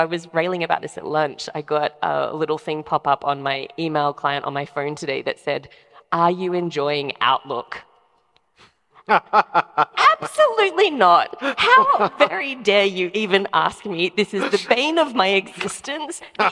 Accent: Australia; I'm Australian. It's a big word.

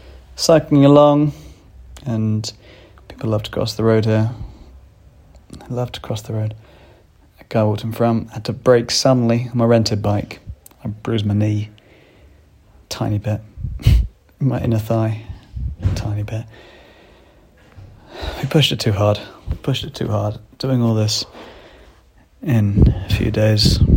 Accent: England, United Kingdom; And as an English person, I'm hoping that's the case

